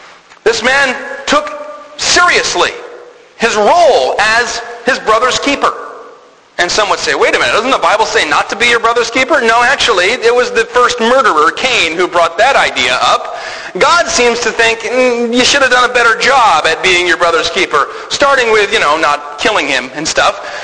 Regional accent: Michigan, United States; I grew up in the Tri-Cities. We always talked about Bay City, Saginaw, Midland, or the Tri-Cities.

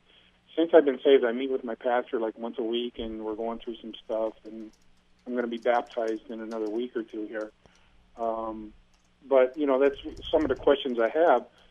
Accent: Torrance, California, United States; Well, I grew up in Torrance, which is like a mile and a half from the … country, you know? And, you know, in high school I was a beach guy.

